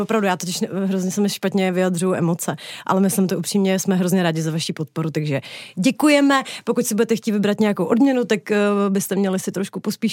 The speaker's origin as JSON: {"language": "Czech", "town": "Chomutov", "region": "Ústí nad Labem Region", "country": "Czechia", "said": "No tak jako já jsem z Chomutova"}